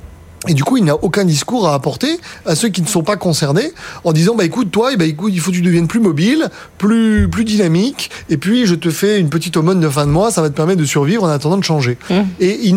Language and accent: French; Marseille, Provence-Alpes-Côte d'Azur, France; born there; je suis né à Marseille